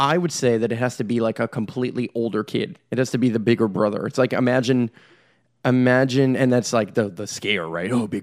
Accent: Canada; I'm fucking Canadian, so obviously most people would assume I'm more of a socialist

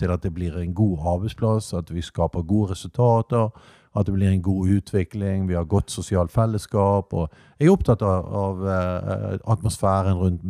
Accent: Bergen, Vestland, Norway; Ja, jeg er bergenser. Og Bergen jo med i mitt hjerte, og Brann og alt dette her. Jeg elsker byen vår, og jeg oppvokst opp under Løvstakken. Ja, ja, og gikk på Nykammer skole

